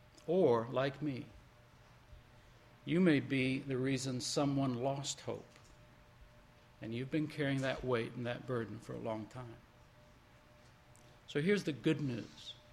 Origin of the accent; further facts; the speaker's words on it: Panama; first language Spanish; English is a second language; also born or lived in Cuba; I was a missionary kid. I was born in Cuba. I was raised in Panama. Spanish is my first language.